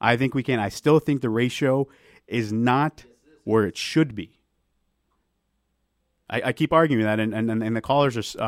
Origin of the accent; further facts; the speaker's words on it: United States; But again, my accent, my mannerisms, they match my fellow American.